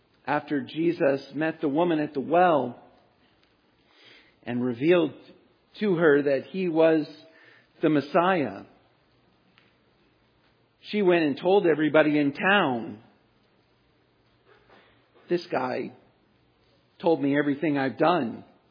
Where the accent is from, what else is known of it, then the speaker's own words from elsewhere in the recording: Virginia, United States; Now, I grew up in Virginia, and so part of the South.